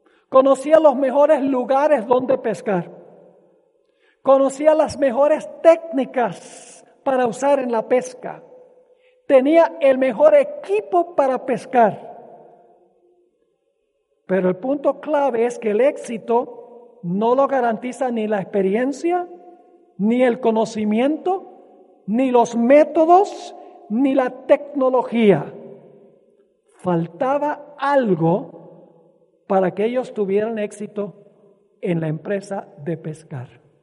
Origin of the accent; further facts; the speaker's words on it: Venezuela; Cuando yo era niño, crecí en Venezuela y mis padres cada año iban de vacación con nosotros a una isla que se llama la Isla de Margarita.